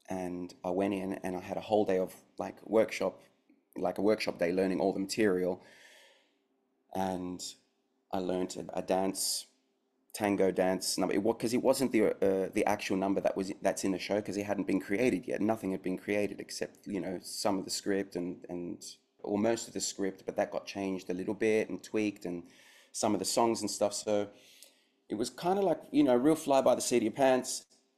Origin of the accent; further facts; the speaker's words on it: Australia; Obviously, so I grew up in Australia. I'm Australian, and the film was a massive thing.